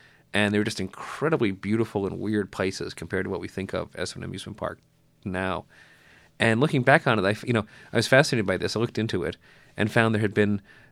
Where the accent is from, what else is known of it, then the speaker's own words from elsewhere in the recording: Massachusetts, United States; also born or lived in New Jersey; now in New York, United States; I was born in New Jersey, grew up in Massachusetts, but I've lived in New York now for almost 30 years.